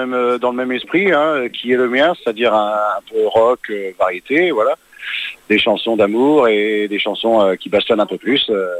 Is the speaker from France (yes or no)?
yes; Brittany, France; born there; rendre hommage à un endroit où je suis né, c'est-à-dire en Bretagne.